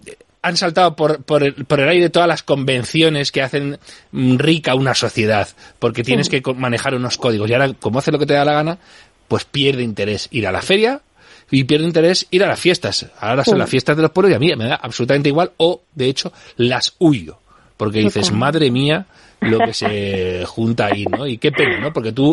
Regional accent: Alcobendas, Community of Madrid, Spain; cuando era pequeño yo deseaba que fueran las fiestas de... Yo me crié en Alcobendas

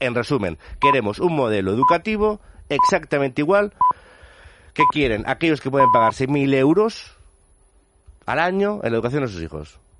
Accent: Catalonia, Spain; Y lo empezamos a hacer como catalanes, o lo hacemos con el resto de compatriotas

